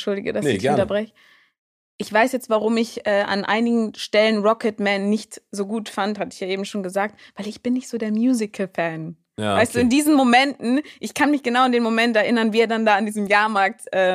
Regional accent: Germany; accent: German; dachte, oh Gott, mit meinem deutschen Akzent jetzt, was denkt die denn jetzt von mir?

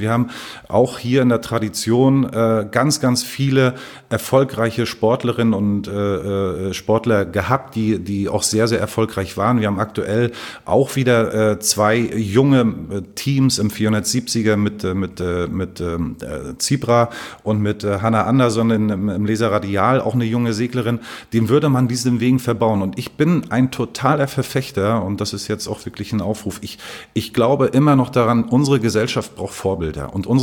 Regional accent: Rostock, Mecklenburg-Vorpommern, Germany; auch als Rostocker sage ich

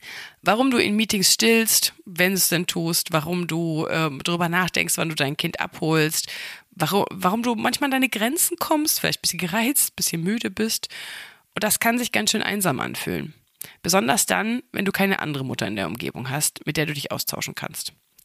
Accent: Bavaria, Germany; Ich komme ja aus Franken, da können wir das R richtig rollen.

